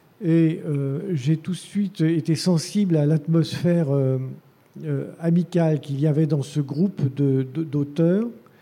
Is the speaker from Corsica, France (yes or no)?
no; Nouvelle-Aquitaine, France; mais moi, je viens de la Creuse.